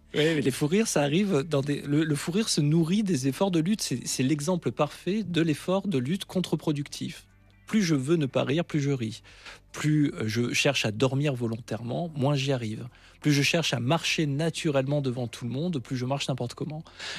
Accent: Nancy, Grand Est, France; moi je suis de Nancy

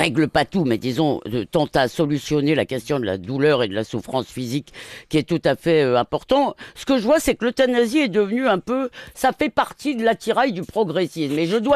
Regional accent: Marseille, Provence-Alpes-Côte d'Azur, France; born there; Je suis né à Marseille, bien sûr.

